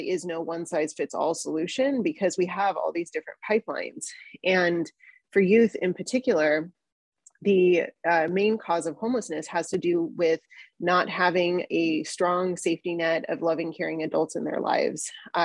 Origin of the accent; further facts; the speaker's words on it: Los Angeles, California, United States; So I am located in Los Angeles. I'm originally from Los Angeles, and I'm a licensed marriage and family therapist.